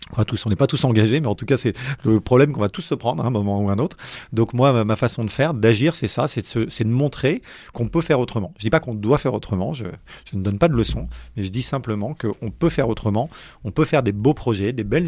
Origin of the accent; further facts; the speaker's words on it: Paris, Île-de-France, France; je suis pas né dans le granit breton. J'ai grandi à Paris, etc.